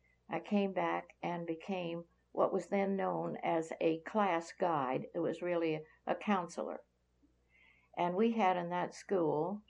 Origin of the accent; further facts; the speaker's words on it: Maplewood, New Jersey, United States; Well, I was born in Maplewood, New Jersey, and grew up there in a middle-class family.